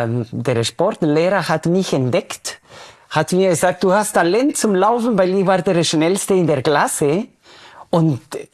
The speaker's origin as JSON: {"language": "German", "country": "Guatemala", "second_language": "German", "said": "ich bin ursprünglich aus Guatemala"}